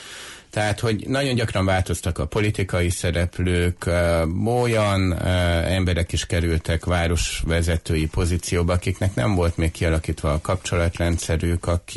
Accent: Odorheiu Secuiesc, Harghita, Romania; nagyon sokszor használjuk mi udvarhelyiként ezt a két várost, meg példálózunk velük.

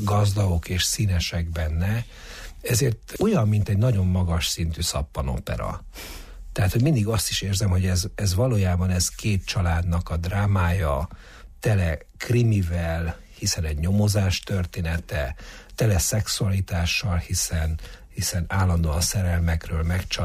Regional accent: Târgu Mureș, Mureș County, Romania; moved away as an adult; now in Hungary; Eleve az, hogy én Vásárhelyen nőttem fel, és 25 éves koromban mentem el innen Magyarországra

